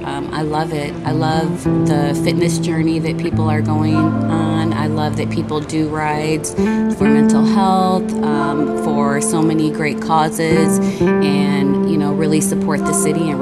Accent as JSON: {"language": "English", "town": "Detroit", "region": "Michigan", "country": "United States", "moved": "yes", "lives_now": "Houston, United States", "said": "I am originally from Detroit. I moved to Houston 15 years ago and fell in love with the city."}